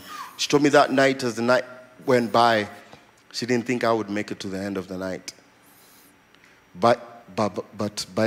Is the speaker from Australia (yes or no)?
no; Nairobi, Kenya; I was born and raised in Nairobi, Kenya, and in a family of three boys.